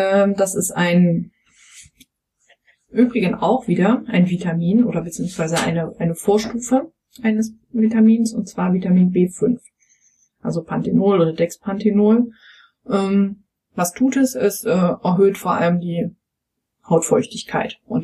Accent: East Germany, Germany; ich bin ja im Osten aufgewachsen.

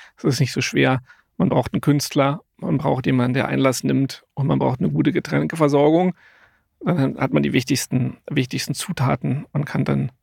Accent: Frankfurt, Brandenburg, Germany; now in Berlin, Germany; Geboren ganz weit im Osten, aufgewachsen ganz weit im Osten und dann leider auch nicht viel weiter geschafft als bis nach Berlin im Finale.

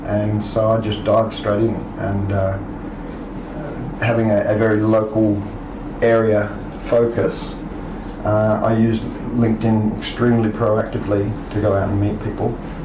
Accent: Australia; now in Japan; So I'll tell you a little bit more about my background. I am Australian, as he said, and I came here Golden Week 2003.

